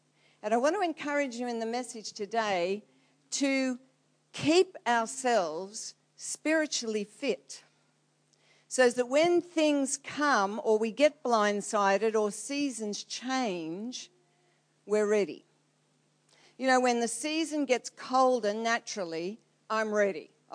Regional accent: Australia; and I'm an Australian, hey.

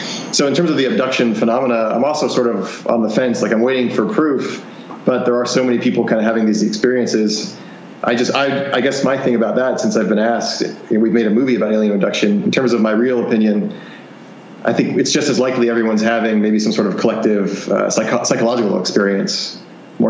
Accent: Florida, United States; When I was a kid, I was growing up in Florida, South Florida, but you always heard about Breeze, which is a little town in the Panhandle, very close to where I went to school.

